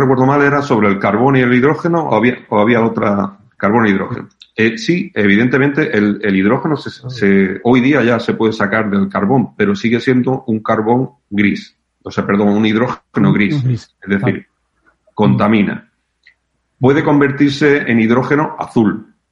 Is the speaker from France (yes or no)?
no; Spain; now in Chile; como chileno de adopción, como saben, yo soy español